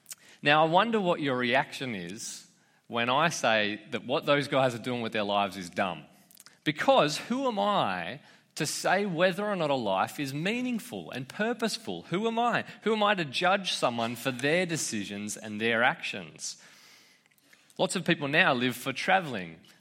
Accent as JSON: {"language": "English", "country": "Australia", "said": "Jackass, I'm just going to say ass because it's easier for me as an Aussie."}